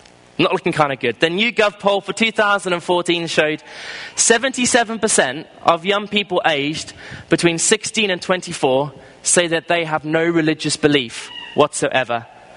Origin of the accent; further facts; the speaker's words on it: South Africa; I grew up in South Africa as a well-known evangelist.